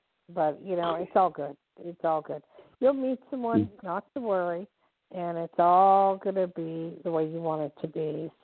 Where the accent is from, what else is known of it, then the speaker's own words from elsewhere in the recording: New Jersey, United States; I grew up in Jersey, so in Pennsylvania, Jersey, it's kind of easy to meet people